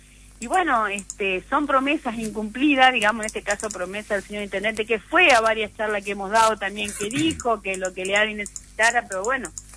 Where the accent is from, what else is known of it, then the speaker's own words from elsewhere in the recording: Paraná, Entre Ríos, Argentina; somos de acá de Paraná